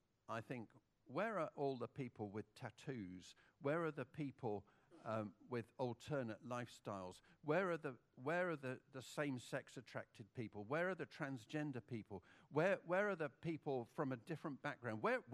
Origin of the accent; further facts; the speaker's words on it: Malmesbury, South West England, United Kingdom; We come from Malmesbury in Wiltshire in the UK, a bit west of bit east of Bristol, a bit west of Swindon.